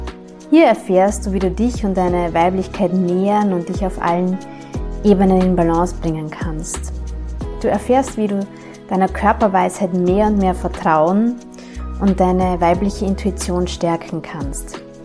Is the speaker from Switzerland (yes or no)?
no; Styria, Austria; Ich komme aus der Südsteiermark. Ich bin aufgewachsen mit Wein als absolutes Qualitätsprodukt, als etwas, was wir genießen und zelebrieren.